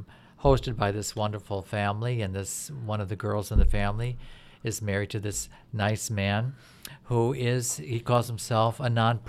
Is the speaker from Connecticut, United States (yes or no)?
yes; Connecticut, United States; Well, I grew up in Connecticut and with a father that has a German-English background and a mother who had an English-Irish background.